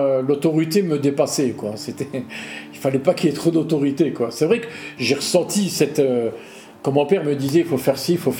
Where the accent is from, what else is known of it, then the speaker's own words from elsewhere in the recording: Metz, Grand Est, France; born there; J'ai 59 ans. Je suis né à Metz le 11 avril 1966.